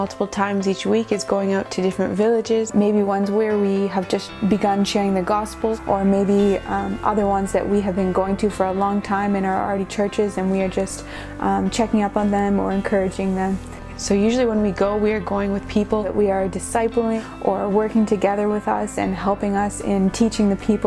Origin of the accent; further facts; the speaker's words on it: North Bay, Ontario, Canada; now in Madagascar; We are missionaries in Madagascar. We've been there for just over 4 years and we grew up here in North Bay and we actually grew up going to Lakeshore Missionary Church.